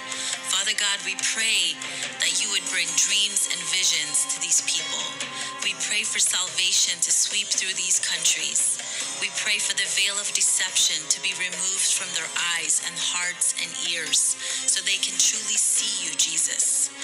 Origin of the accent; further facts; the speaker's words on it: Iran; I am from Iran. I used to be a Muslim, now I am a follower of Jesus Christ.